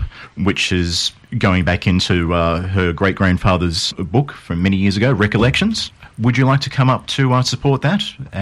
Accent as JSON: {"language": "English", "town": "Sydney", "region": "New South Wales", "country": "Australia", "said": "I'm a filmmaker from Sydney."}